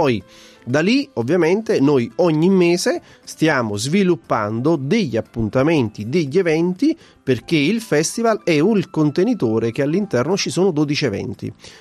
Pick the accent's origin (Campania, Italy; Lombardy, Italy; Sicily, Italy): Campania, Italy; da napoletano sono sempre più innamorato e mi sto innamorando di questa città